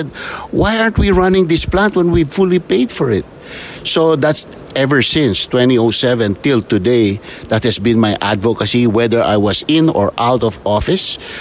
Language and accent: English; Philippines; So these are delicacies that I really enjoy as a Filipino.